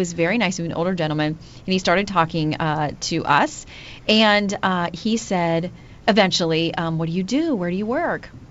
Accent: Florida, United States; Santa kind of likes Florida. I, you know, it's my home state, so I like to spend a lot of time there. But he always showed up when I was growing up.

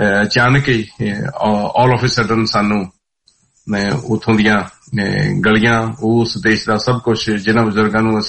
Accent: Bhangala, Punjab, India; also born or lived in Chak Khurd, India; ਤੇ ਜੇ ਪਿੰਡ ਦਾ ਪਿਛੋਕੜ ਪੁੱਛਣਾ ਤੇ ਭੰਗਾਲਾ ਨੂਰਮਲ ਨਕੋਦਰ ਦੇ ਏਰੀਏ ਦੇ ਵਿੱਚ, ਪੰਜਾਬ ਦੀ ਧਰਤੀ ਉੱਤੇ ਮੰਜਕੀ ਦੇ ਇਲਾਕੇ ਦੇ ਵਿੱਚ ਮੇਰਾ ਆਪਣਾ ਪਿੰਡ ਪੈਂਦਾ।

